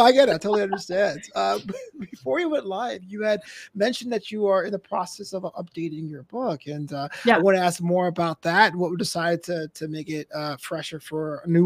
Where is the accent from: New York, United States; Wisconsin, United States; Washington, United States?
New York, United States; Brooklyn; I'm a guy from Brooklyn.